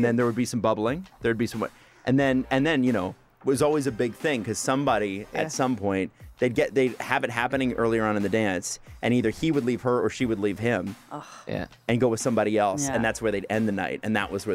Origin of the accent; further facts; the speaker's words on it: Scarborough, Ontario, Canada; where I grew up in West Rouge in Scarborough.